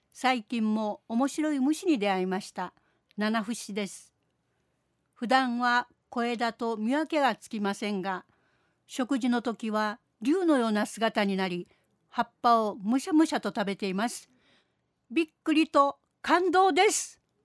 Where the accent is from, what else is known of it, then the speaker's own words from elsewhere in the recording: Naha, Okinawa, Japan; now in Urasoe, Japan; 出身は那覇市のおろくです。現在は夫と浦添市で楽しく暮らしています。